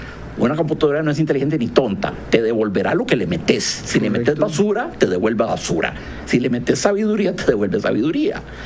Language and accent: Spanish; Hatillo, San José, Costa Rica; born there; No soy porfirogénito, yo nací en Hatillo 1. El 15 de septiembre de 1962